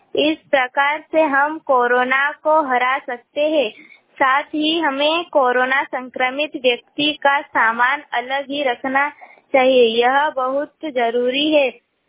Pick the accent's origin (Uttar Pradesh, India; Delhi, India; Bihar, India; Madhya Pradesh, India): Madhya Pradesh, India; Gandhawal; मैं पाटी तहसील के ग्राम गंधावल की निवासी हूँ।